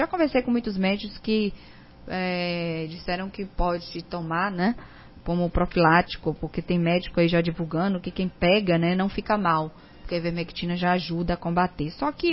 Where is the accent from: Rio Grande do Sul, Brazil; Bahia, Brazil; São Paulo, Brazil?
Bahia, Brazil; Medeiros Neto; born there; Olha, Medeiros Neto. Onde eu nasci, viu? Eu nasci lá, Medeiros Neto. Que é perto de Teixeira de Freitas.